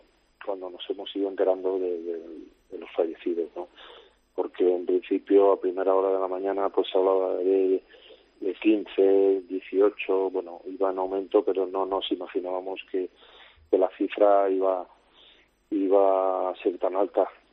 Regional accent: Alicante, Valencian Community, Spain; born there; Yo en Alicante.

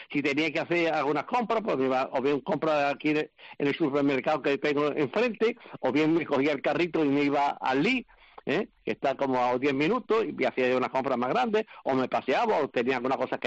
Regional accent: Úbeda, Andalusia, Spain; born there; Yo no soy gaditano. Yo nací en un pueblo de la provincia de Jaén, un pueblo muy bonito, patrimonio de la humanidad, que es Úbeda.

